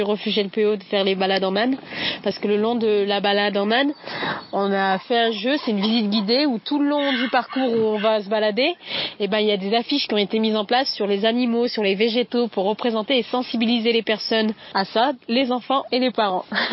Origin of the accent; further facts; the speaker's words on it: Saint-Chamond, Auvergne-Rhône-Alpes, France; je suis originaire de Saint-Chamond.